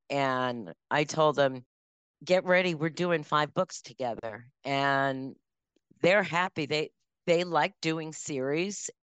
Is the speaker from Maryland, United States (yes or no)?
no; Long Island, New York, United States; I'm a New Yorker. The story starts and originates in New York, in Long Island. And as a New Yorker, understand that I said Long Island as one word.